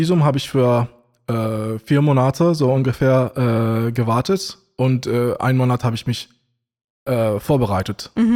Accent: Iraq; German is a second language; now in Germany; Ich komme aus dem Irak und bevor ich nach Deutschland gekommen bin, habe ich dort auch angefangen, die Sprache zu lernen.

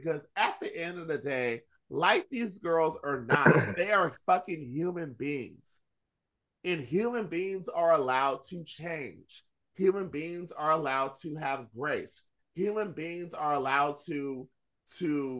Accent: Philippines; Girl, I'm Filipino.

